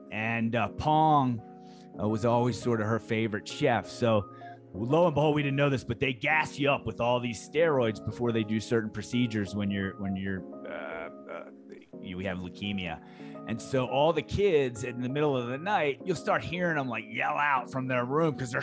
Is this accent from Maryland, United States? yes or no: yes; Maryland, United States; We view it, we as Marylanders, I think, even if we're from Hokie Howard County or something like that, we view Sugarloaf as something very meaningful to us and a part of our state identity.